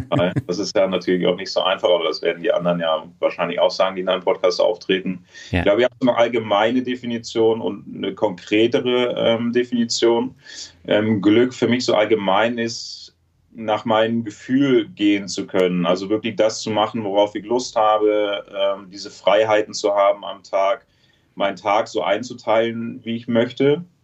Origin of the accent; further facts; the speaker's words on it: Trier, Rhineland-Palatinate, Germany; moved away as an adult; ich bin jetzt 37, habe das sehr kompakt alles reingepackt. Aber das war natürlich, ich bin mit 18 bin ich ja aus Trier, aus meiner Heimat raus, erstmal zur Bundeswehr